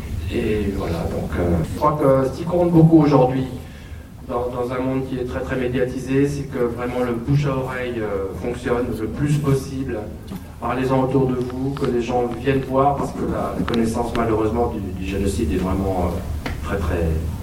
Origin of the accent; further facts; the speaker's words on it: Paris, Île-de-France, France; born there; je suis intégré, je suis né à Paris. Donc, j'ai été très intégré à la culture française, mais je dirais qu'au fur et à mesure de vieillir, on ressent les racines qui reviennent.